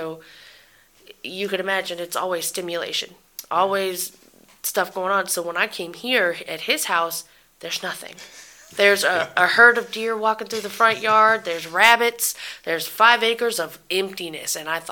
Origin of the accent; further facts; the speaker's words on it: Georgia, United States; So I was born and raised in West Cobb, where do you remember Clay Homes?